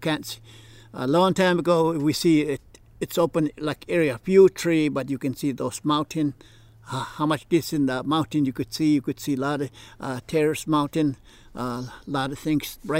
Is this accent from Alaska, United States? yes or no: yes; Tetland Village, Alaska, United States; I'm from Tetland Village. Tetland Village, not too far from Tok, Alaska, about 26 miles.